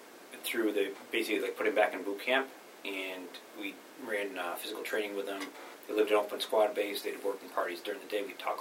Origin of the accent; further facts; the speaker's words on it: Massachusetts, United States; I was born and raised in up in Massachusetts in Berkshire County.